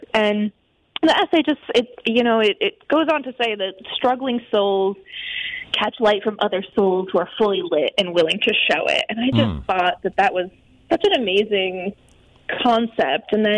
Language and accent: English; Binghamton, New York, United States; I'm currently in Thornwood, New York, right next to Pleasantville, but I grew up in Binghamton.